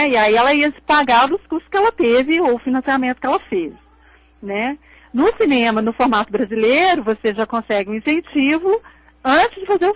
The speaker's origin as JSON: {"language": "Portuguese", "country": "Brazil", "said": "É difícil para mim, né, sendo brasileira, porque você está tão inserido dentro daquela cultura, né?"}